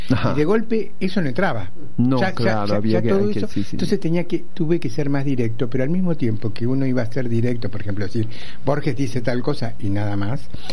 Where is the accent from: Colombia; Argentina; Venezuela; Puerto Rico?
Argentina; soy un amigo argentino